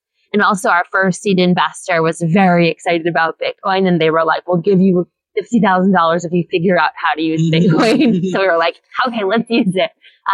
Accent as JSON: {"language": "English", "town": "Queens", "region": "New York", "country": "United States", "tie": "born or raised there", "said": "So I'm from New York City. I grew up in Queens, New York, which has more ethnicities than any other county in America."}